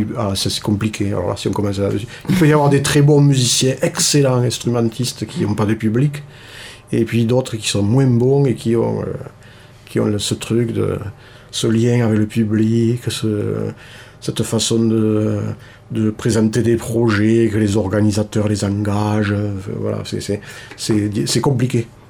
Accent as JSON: {"language": "French", "town": "Toulouse", "region": "Occitanie", "country": "France", "tie": "born or raised there", "lives_now": "Cardaillac, France", "said": "Alors, natif de Toulouse."}